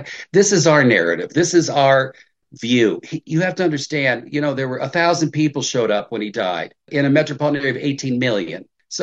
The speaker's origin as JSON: {"language": "English", "country": "United States", "said": "I'm an American, but they understand."}